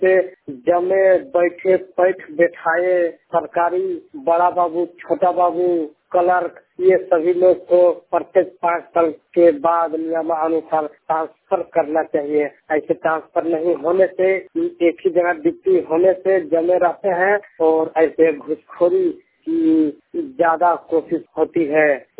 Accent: Baghmara, Jharkhand, India; प्रखंड बागमारा, जिला धनबाद, झारखंड का निवासी हूँ।

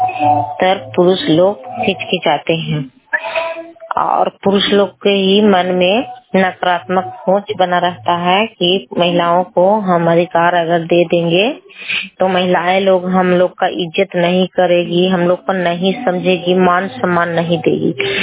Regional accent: Tanda, Bihar, India; मैं टंडा पंचायत से हूँ। मेरी उम्र 30 वर्ष है।

